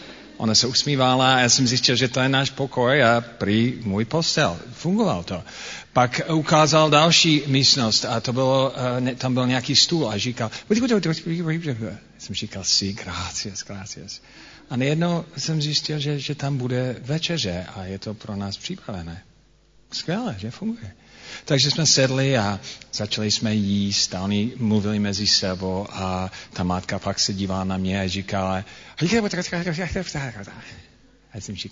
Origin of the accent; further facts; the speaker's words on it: United States; Czech is a second language; Jak už slyšíte, já jsem Američan, takže pro mě čeština je cizí jazyk.